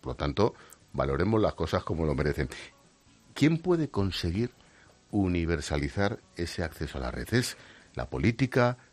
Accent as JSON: {"language": "Spanish", "country": "Spain", "said": "Eso tenía que apretarnos el zapato especialmente a los españoles, ¿no?"}